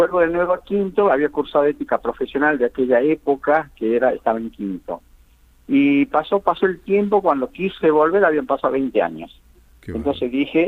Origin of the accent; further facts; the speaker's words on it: El Aguilar, Jujuy, Argentina; born there; yo nací en El Aguilar, por una circunstancia. Mi papá estaba trabajando en la compañía